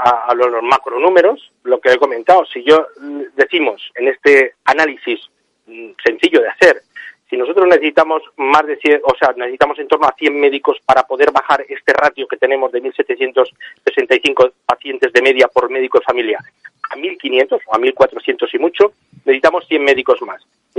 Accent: Zaragoza, Aragon, Spain; now in Catalonia, Spain; yo soy una persona forastera, si yo soy de Zaragoza, yo llevo más de 20 años en esta comunidad autónoma, hice la residencia en Barcelona

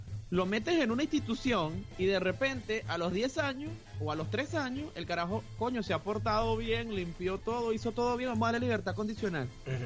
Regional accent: Guarenas, Miranda, Venezuela; Yo soy un cifrino de Guarena.

